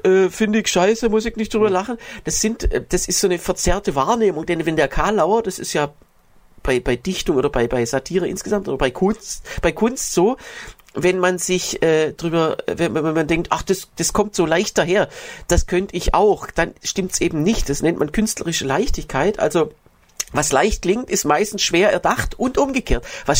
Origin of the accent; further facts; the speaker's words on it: Öhringen, Baden-Württemberg, Germany; Ich bin ja in Öhringen zur Schule gegangen